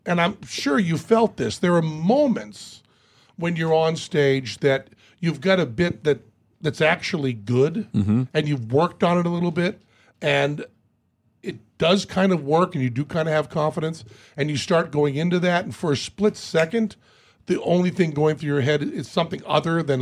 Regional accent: United States; No, you're American. I'm an American.

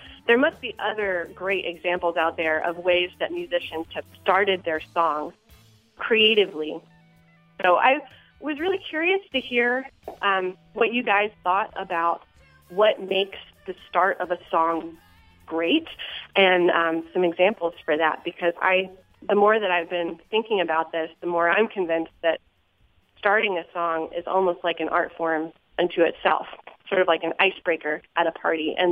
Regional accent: Glenarden, Maryland, United States; I'm from Glen Arden, Maryland.

